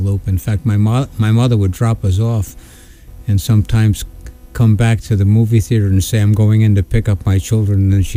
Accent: Tiverton, Rhode Island, United States; And we grew up in Tiverton, Rhode Island, but Fall River, Massachusetts was the closest place where we went.

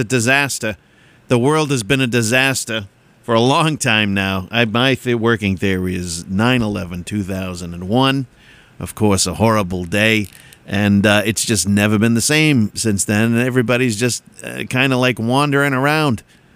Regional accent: Tewksbury, Massachusetts, United States; So I'm from Tewksbury, Massachusetts.

